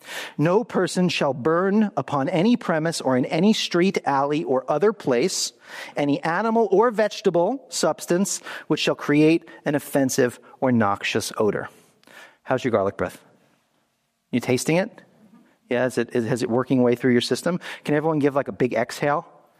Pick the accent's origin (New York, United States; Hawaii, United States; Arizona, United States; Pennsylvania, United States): New York, United States; Brooklyn; In Rhinebeck, New York, which is upstate New York from where I come from Brooklyn